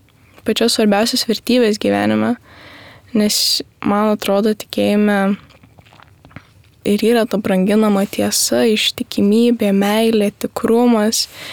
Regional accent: Vilkaviškis, Marijampolė County, Lithuania; moved away; aš ir esu iš Vilkaviškio, kur gyvenau visai ilgą laiko tarpą, apie 14 metų

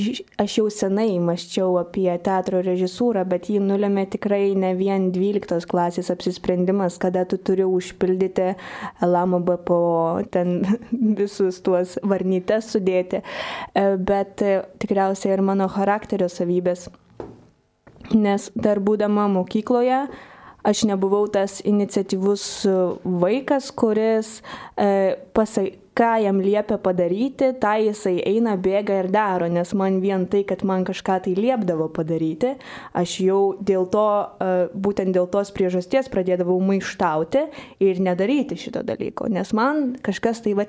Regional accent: Utena, Utena County, Lithuania; teatro netgi mano krašte, aš esu iš Utenos, tokia kaip po nebuvo.

